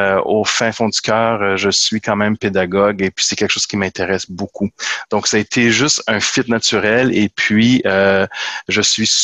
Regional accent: Sudbury, Ontario, Canada; Je suis originaire de la région de Sudbury.

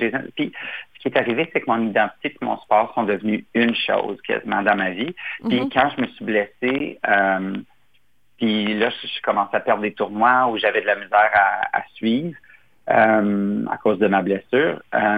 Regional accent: Ontario, Canada; je veux absolument rester en Ontario, francophone, qui a toujours été ma maison, si vous voulez, même en tant que Québécois hors Québec

